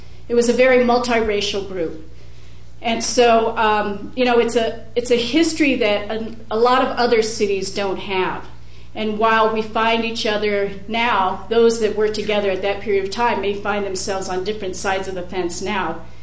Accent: United States; born there; I'm an American-born Filipino. I'd never been to the Philippines until 1974.

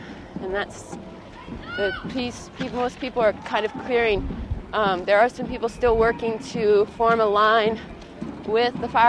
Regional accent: Syracuse, New York, United States; Where do I come from? I come from Syracuse, New York, Central New York.

